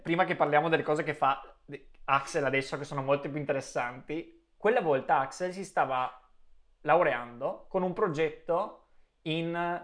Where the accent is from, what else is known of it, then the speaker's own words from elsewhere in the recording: Trieste, Friuli-Venezia Giulia, Italy; now in London, United Kingdom; nonostante siamo tutti di Trieste, a Londra